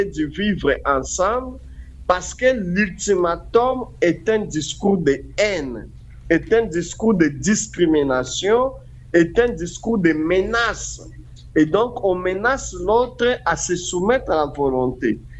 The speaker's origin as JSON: {"language": "French", "country": "DR Congo", "said": "Mais chez nous, en République démocratique du Congo"}